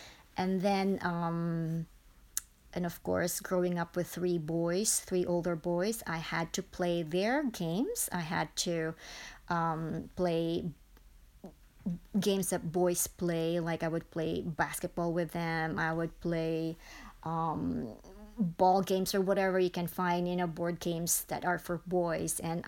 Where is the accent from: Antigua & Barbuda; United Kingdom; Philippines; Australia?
Philippines; now in United States; growing up in the Philippines is we had nannies, so we could afford having 1 or 2 nannies